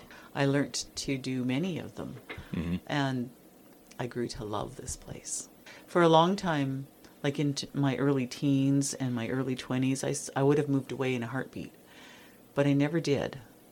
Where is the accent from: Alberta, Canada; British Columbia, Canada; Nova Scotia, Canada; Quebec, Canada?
British Columbia, Canada; Delta; We moved from Delta. We arrived here, I think maybe the 2nd of January, and it was like minus 40.